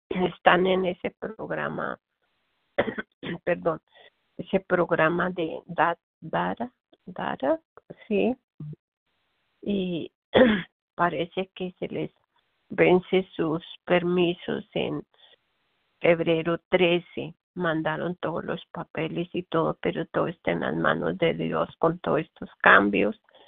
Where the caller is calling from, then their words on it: Corona, California, United States; soy de Corona, California. Llevo ya, yo soy una mujer de 74 años